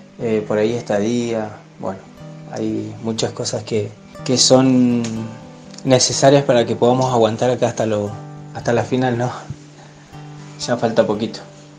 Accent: Río Negro, Argentina; estamos usando unas pilchas que son de nuestra región, muy representativas de la línea sur, de la cordillera, que es de donde nosotros venimos

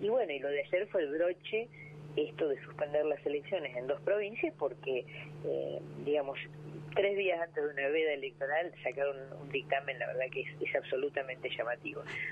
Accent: Argentina

